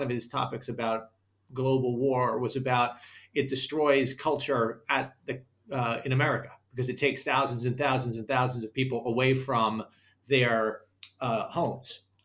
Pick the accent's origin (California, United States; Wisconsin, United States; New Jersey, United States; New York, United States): New York, United States; Brooklyn; I grew up in Brooklyn with a family that was mostly and is mostly school teachers and Con Ed workers, and whose older generations didn't foresee any schooling, really.